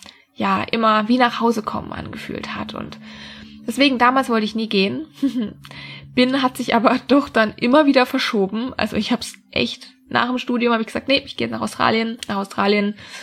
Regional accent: Freiburg, Baden-Württemberg, Germany; moved away as an adult; Ich wollte eigentlich immer in meiner Heimat, das ist Freiburg im schönen Süden von Deutschland, bleiben.

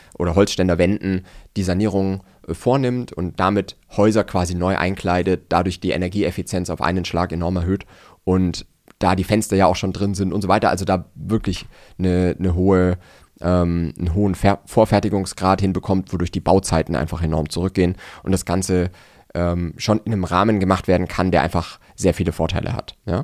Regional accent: Nuremberg, Bavaria, Germany; ich bin ja aus Nürnberg oder wir haben hier den Sitz in Nürnberg

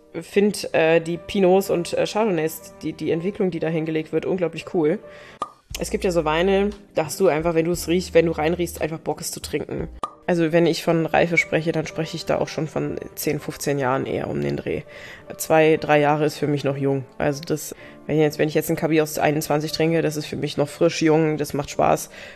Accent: Brauneberg, Rhineland-Palatinate, Germany; also born or lived in Traben-Trarbach; als meine Mama zum zweiten Mal geheiratet hat, dann nach Brauneberg als Kind und da bin ich dann groß geworden und aufgewachsen. Auch meine Oma kommt von der Mosel aus Enkirch, sodass ich quasi im Weinberg rumgekrabbelt bin

